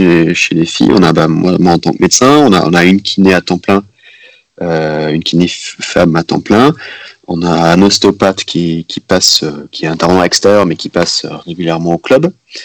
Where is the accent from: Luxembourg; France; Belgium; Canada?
Luxembourg; moi, je suis luxembourgeois. Et c'est vrai que moi, je parle quatre langues couramment. Donc, moi, je peux changer du français à l'allemand, à l'anglais, en une phrase sans me poser la question.